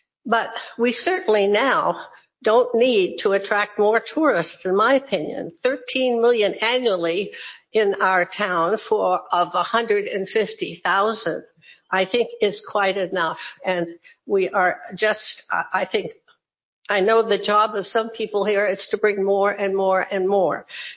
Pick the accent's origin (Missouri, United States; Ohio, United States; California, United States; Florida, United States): Ohio, United States; For the record, I'm from Northeast Ohio, too.